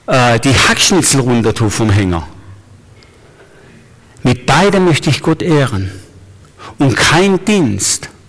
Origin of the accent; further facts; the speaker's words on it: Baden-Württemberg, Germany; ich bin auf der Schwäbischen Alb groß geworden